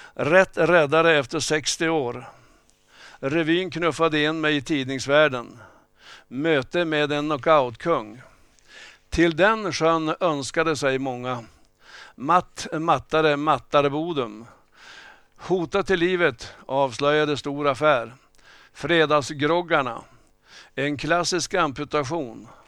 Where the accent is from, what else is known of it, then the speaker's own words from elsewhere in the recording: Bureå, Västerbotten County, Sweden; Jag är född och uppvuxen i Bureå, 2 mil söder om Guldstaden, och då vet ni förstås att det handlar om Skellefteå.